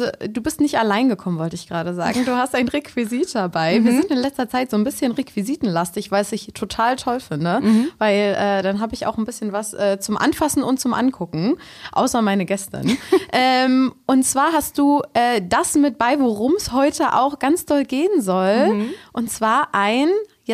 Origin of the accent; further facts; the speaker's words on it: Berlin, Germany; ich bin ja aus Berlin